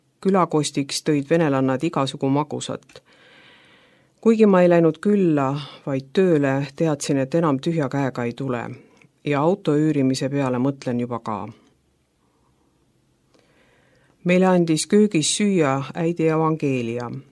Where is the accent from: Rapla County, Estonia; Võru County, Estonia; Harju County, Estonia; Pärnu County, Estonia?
Harju County, Estonia; Tallinn; olen Tallinnast.